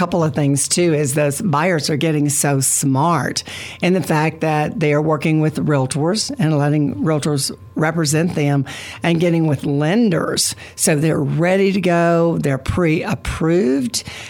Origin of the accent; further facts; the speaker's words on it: Texas, United States; I mean, I grew up in West Texas. We didn't lock our doors. We didn't lock the cars.